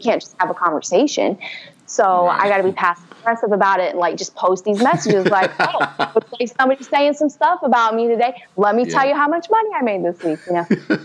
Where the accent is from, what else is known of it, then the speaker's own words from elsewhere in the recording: Houston, Texas, United States; I grew up in Houston. We love our guns.